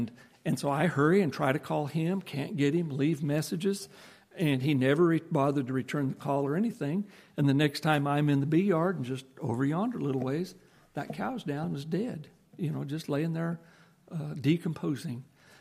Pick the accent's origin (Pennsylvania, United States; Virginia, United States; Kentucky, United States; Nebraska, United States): Nebraska, United States; Now, growing up in Nebraska, where, as I've said before, I don't know what it is now, but back then, cows outnumbered people 8 to 1.